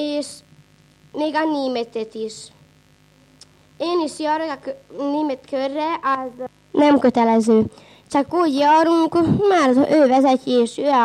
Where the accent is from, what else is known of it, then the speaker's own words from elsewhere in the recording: Slovakia; Én is magyar vagyok, csak éppen azért, hogy szlovák iskolába járok.